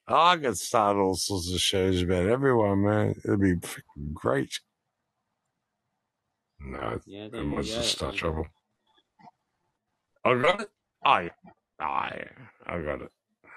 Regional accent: Australia; I am Australian

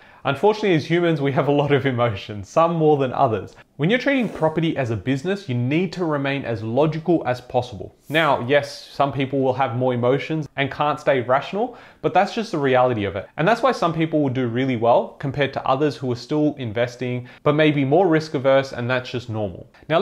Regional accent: Sydney, New South Wales, Australia; born there; I was born in Sydney, I know this market really, really well

